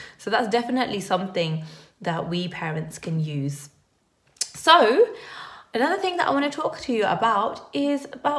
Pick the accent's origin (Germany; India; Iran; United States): India; It's you know, I'm Indian, and it's very important part of Indian history, and they're not going to be taught that at school.